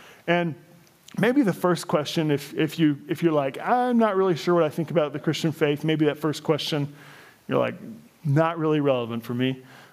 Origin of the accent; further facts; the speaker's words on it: Illinois, United States; born there; I'm like, born in Illinois, grew up